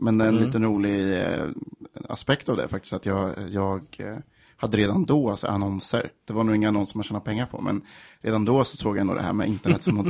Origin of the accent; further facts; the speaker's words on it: Linköping, Östergötland, Sweden; now in Stockholm, Sweden; Och jag är från Linköping från början, så jag har egentligen bara bott i Stockholm i 3 år, men det känns som länge nu.